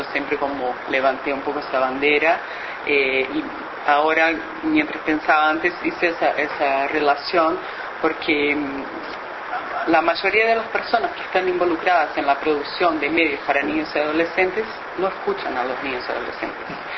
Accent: Brazil; now in Uruguay; Yo soy brasileña, en Brasil también, y acá en Uruguay.

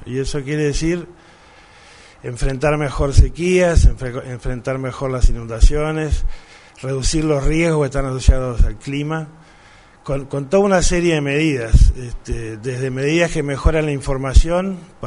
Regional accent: Uruguay; Como uruguayo es un orgullo que eso se esté dando acá.

